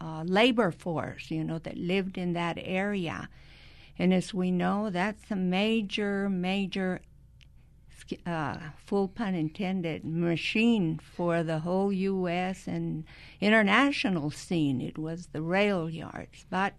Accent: Dallas, Texas, United States; I mean, I come from the Metroplex, Dallas-Fort Worth, and have been in several cities

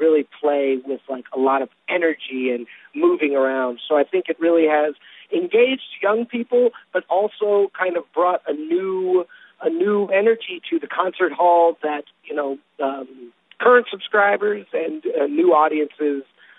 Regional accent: Dallas, Texas, United States; moved away; You know, I'm originally from Dallas, Texas, but I left about 18 years ago or so, so it's really nice to be back.

